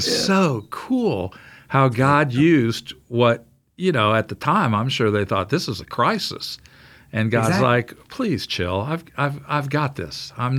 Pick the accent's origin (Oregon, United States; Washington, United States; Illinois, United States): Illinois, United States; Normal; it didn't make it up to Smith Drive on Normal, Illinois, where I grew up.